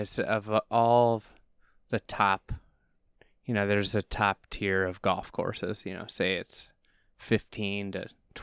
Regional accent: Chicago, Illinois, United States; you don't feel like you're in Chicago when you're out here, being a Chicagoan that's played pretty much everywhere.

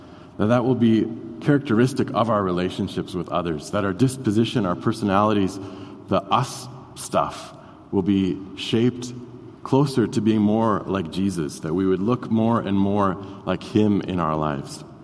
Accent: Brooklyn Center, Minnesota, United States; Now, I grew up in Brooklyn Center, and growing up where I did, I didn't have a lot of exposure to things of agriculture.

